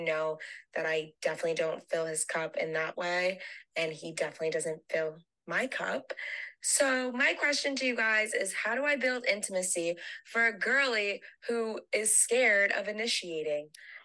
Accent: Rhode Island, United States; Now, listen, I'm from Rhode Island. So, the whole state is like 45-minute drive, 50-minute drive.

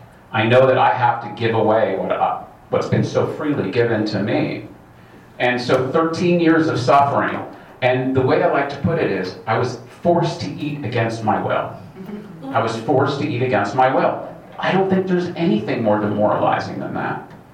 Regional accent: Camarillo, California, United States; I'm from Camarillo. I came up today, so it's not that far.

